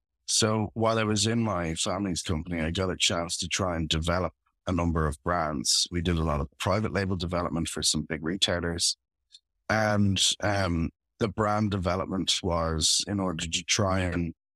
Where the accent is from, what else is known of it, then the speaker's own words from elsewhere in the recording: Dublin, Leinster, Ireland; I am a child of an agriculture family. I grew up in North County Dublin in Ireland.